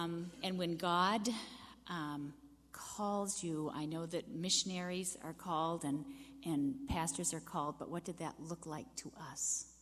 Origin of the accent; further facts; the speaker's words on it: Maine, United States; And the fact, too, that we were both born and raised in Maine, and Maine is our home. We know everything about Maine, and we wanted to stay in Maine